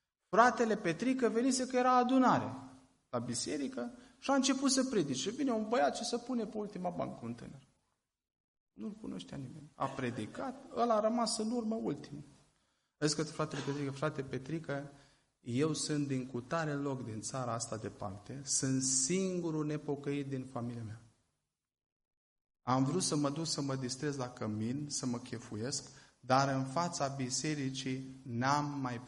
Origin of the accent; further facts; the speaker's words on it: Marga, Caraș-Severin, Romania; now in Oțelu Roșu, Romania; Eu locuiesc, adică am locuit acolo, locuiesc la Oțelul, dar satul meu natal este Marga.